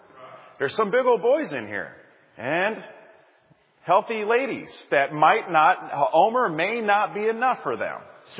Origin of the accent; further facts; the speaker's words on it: Wisconsin, United States; Now, I'm from Wisconsin